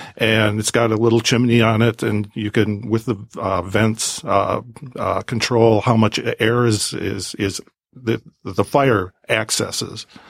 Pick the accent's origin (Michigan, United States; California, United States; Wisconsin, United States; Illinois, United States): Wisconsin, United States; I'm originally from Wisconsin.